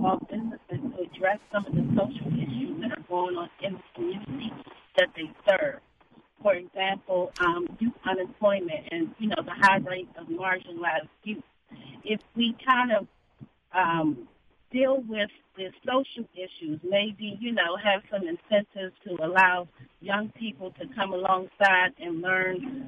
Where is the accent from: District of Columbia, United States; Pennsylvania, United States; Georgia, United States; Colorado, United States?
District of Columbia, United States; Washington; I was born and raised in Ward 8.